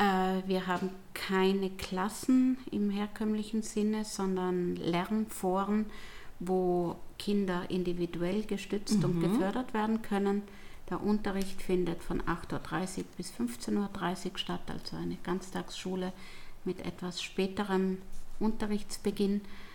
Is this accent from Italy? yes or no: yes; Trentino-Alto Adige, Italy; Ja, man muss dazu sagen, ich komme aus Südtirol.